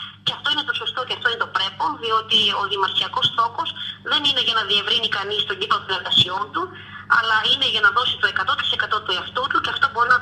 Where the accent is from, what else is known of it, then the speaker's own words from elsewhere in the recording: Agrafa, Central Greece, Greece; υπάρχει αγάπη για τον τόπο μου, σε αυτόν τον τόπο που μεγάλωσα και, σε αυτόν τον τόπο που σήμερα εμφανίζει αυτό το τέλμα. Υπάρχει ένα τέλμα στο Δήμο Αγράφων